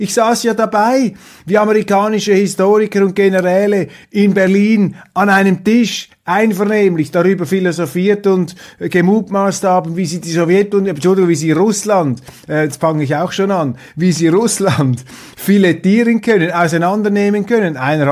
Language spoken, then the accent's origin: German; Switzerland; als Schweizer Recht geben und mein Heimatland kritisieren.